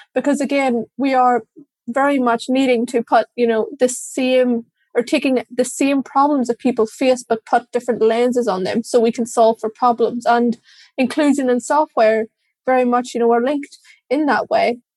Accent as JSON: {"language": "English", "country": "Ireland", "tie": "born or raised there", "said": "growing up in Ireland, which is still a privilege for sure, gave me a perspective that most Irish people will obviously not have."}